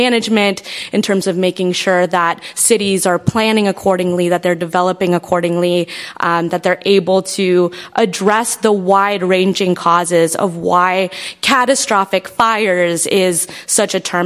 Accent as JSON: {"language": "English", "town": "Boise", "region": "Idaho", "country": "United States", "said": "I'm also from Boise. I actually graduated from Boise State, class of 2020"}